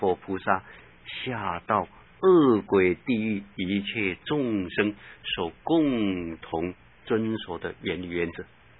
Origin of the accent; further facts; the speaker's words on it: China; 那么他传到我们中国来了，我们中国人依照他的方法来实行来做